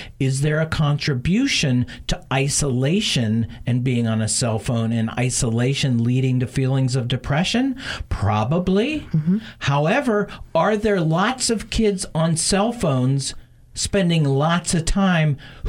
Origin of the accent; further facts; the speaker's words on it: Wisconsin, United States; And in my home state of Wisconsin, that's not just the Walker Republicans.